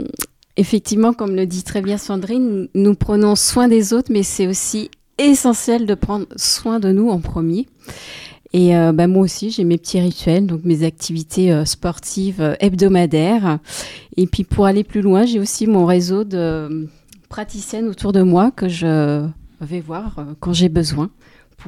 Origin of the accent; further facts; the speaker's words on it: Niort, Nouvelle-Aquitaine, France; je suis située à Bressuire. Et je me déplace dans un rayon d'une heure, notamment jusqu'à Niort, puisqu'à la base, je suis originaire de Niort, donc je connais plutôt bien la ville